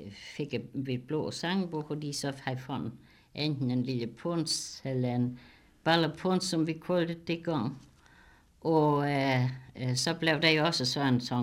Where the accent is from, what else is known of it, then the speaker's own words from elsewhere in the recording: Region of Southern Denmark, Denmark; Jeg søger, jeg var jo op fra Nordslesvig.